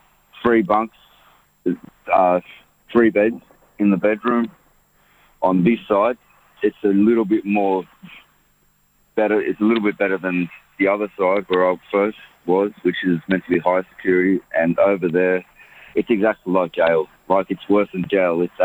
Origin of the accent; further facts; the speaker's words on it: Iran; because I'm from Iran